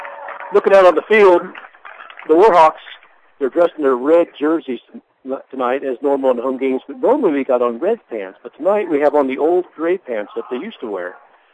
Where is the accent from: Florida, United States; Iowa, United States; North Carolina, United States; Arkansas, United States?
Iowa, United States; like I said, I'm from North Mahaska. My children go to school here.